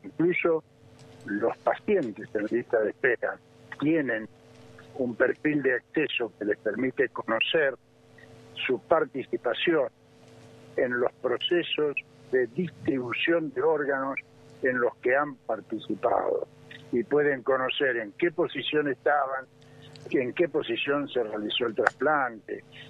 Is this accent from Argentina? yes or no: yes; Argentina; Como argentino